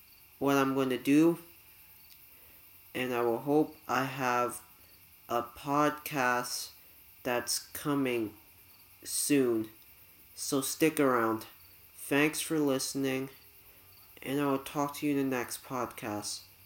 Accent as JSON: {"language": "English", "country": "Canada", "said": "I am 16 years old. I'm from Canada"}